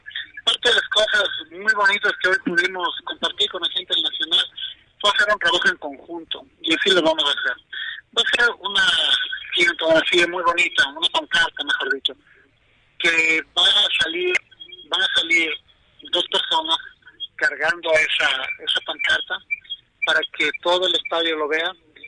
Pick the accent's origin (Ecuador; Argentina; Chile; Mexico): Ecuador; somos ecuatorianos y tenemos que rendir un homenaje